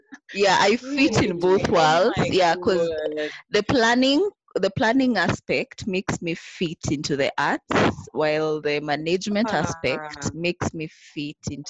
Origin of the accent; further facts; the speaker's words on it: Kenya; I'm Kenyan.